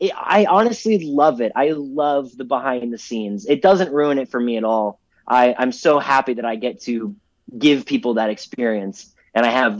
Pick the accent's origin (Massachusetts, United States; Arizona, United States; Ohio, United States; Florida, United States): Florida, United States; Orlando; And we always went to Disney because I grew up in Orlando.